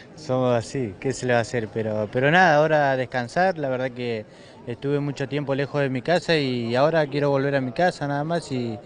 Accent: Argentina; así somos los argentinos.

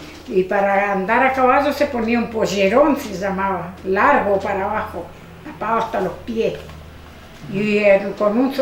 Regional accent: Mirador, Río Negro, Argentina; now in Jacobacci, Argentina; Somos del Mirador, pero los vinimos a vivir a Jacobasi, después de casada y todo eso.

